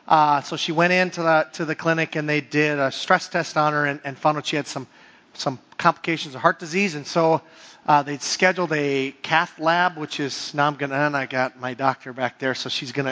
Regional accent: Hibbing, Minnesota, United States; growing up in Hibbing, Mother's Day was always a nice day, but it also was a little bit reminiscent.

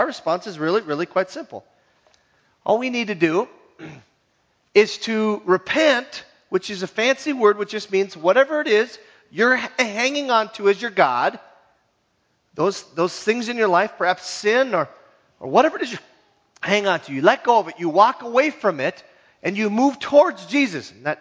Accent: Minnesota, United States; because man, I'm from the Iron Range.

